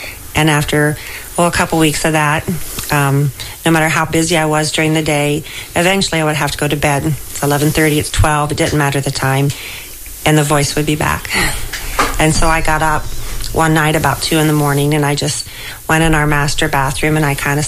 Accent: Osgood, Ohio, United States; I was originally from Osgoode, got married at 20, and we'll be married 36 years in April, and we've spent all that time in the Casella area.

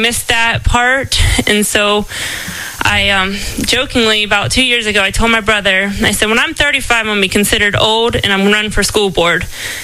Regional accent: Russia, Ohio, United States; I am from Rishi, another small town about 40 minutes away from Fort Recovery. I still like to go back and visit my hometown.

